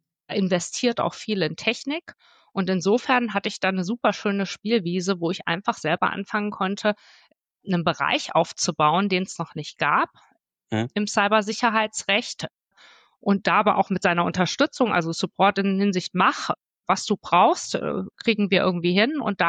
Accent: Hesse, Germany; now in Cologne, Germany; wir kommen beide aus Nordhessen

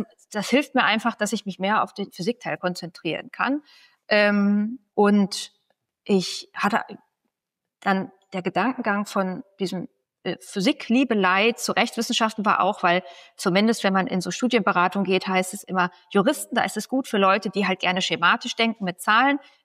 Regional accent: North Rhine-Westphalia, Germany; now in Berlin, Germany; Ich komme aus Nordrhein-Westfalen und dachte, da habe ich einfach schon sehr viel gesehen.

